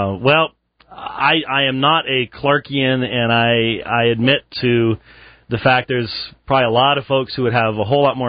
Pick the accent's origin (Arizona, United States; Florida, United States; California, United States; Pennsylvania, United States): Pennsylvania, United States; Harrisburg; I grew up 6 years in Harrisburg, so I sort of know the area.